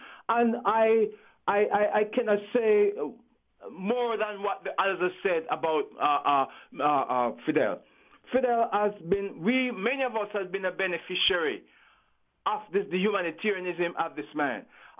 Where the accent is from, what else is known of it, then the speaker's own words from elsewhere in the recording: Jamaica; as an African growing up in the Caribbean, Jamaica to be exact, the land of Garvey.